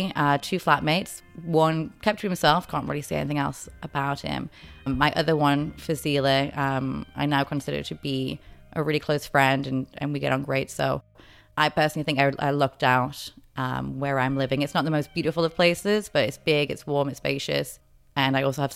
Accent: Newcastle, North East England, United Kingdom; I'm from Newcastle, England. It's a industrial city in the northeast of England. Actually has some beautiful architecture. It's on the river. It's particularly famous for its bridges.

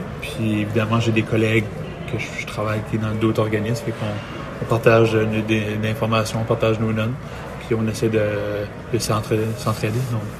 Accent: Canada; aussi en tant qu'Acadien

